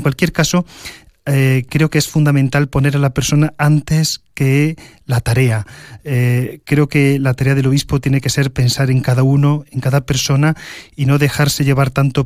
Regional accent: Córdoba, Andalusia, Spain; Para mí es un campo conocido porque vengo de Córdoba.

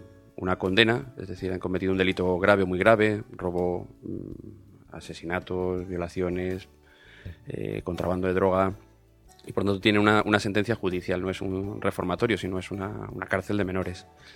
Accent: Daganzo, Community of Madrid, Spain; Yo soy nacido y criado en Daganzo.

